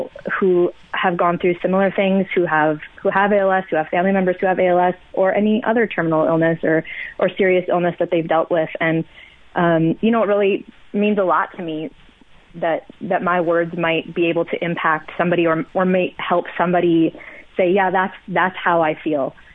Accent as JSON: {"language": "English", "country": "United States", "lives_now": "Canada", "said": "We're both American, also permanent residents here in Canada."}